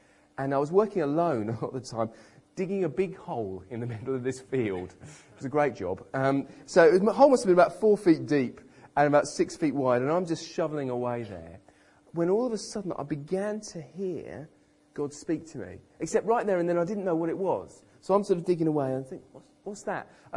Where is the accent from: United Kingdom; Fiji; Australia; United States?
United Kingdom; So I don't speak very many foreign languages at all. I'm typically British.